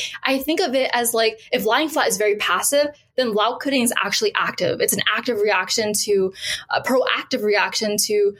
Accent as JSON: {"language": "English", "country": "United States", "said": "You know, as an American Gen Z, I can say I can't get enough of Miniso."}